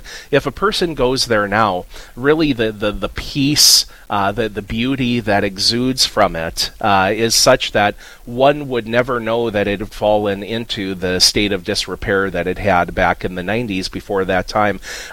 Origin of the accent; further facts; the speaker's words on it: Napoleon, United States; a couple from my hometown of Napoleon